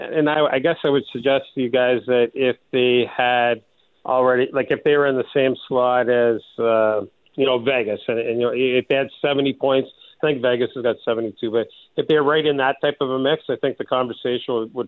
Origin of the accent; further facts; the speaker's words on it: Canada; Like, I'm obviously a Canadian and I'm pulling for Team Canada.